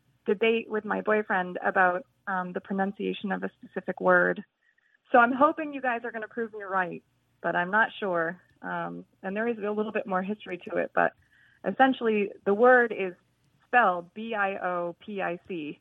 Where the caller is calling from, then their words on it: Arlington, Massachusetts, United States; I'm calling from Arlington, Massachusetts.